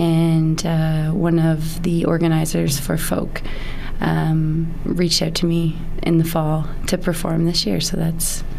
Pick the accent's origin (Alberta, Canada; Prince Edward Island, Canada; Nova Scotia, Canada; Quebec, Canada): Prince Edward Island, Canada; I grew up on Prince Edward Island. I have a lot of musicians in my family, so from a young age I have lots of memories of going to local events in PEI.